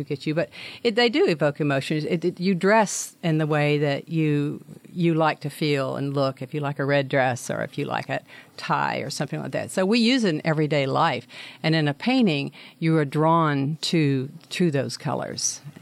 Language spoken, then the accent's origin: English; Shreveport, Louisiana, United States; And growing up in Shreveport, Gwen Norsworthy, she had a teaching lessons down at the Spar downtown, and that was my first lessons.